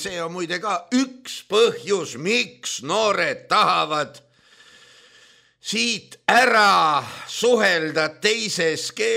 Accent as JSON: {"language": "Estonian", "region": "Far East", "country": "Russia", "tie": "born or raised there", "said": "Aga jah, ma sündisin Kaug-Idas. Minu lapsepõlv möödus kaugetes ja väga-väga kaugetes garnisonides."}